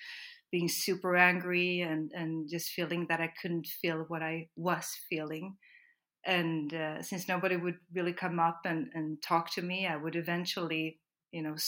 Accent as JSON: {"language": "English", "country": "Sweden", "tie": "born or raised there", "said": "So I'm actually Swedish. I grew up in Sweden. My mother is Swedish and my dad is from the US."}